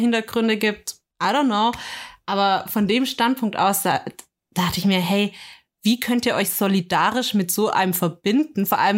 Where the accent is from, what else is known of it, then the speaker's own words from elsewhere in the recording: Stuttgart, Baden-Württemberg, Germany; weil Stuttgart gehört so zu meiner Heimat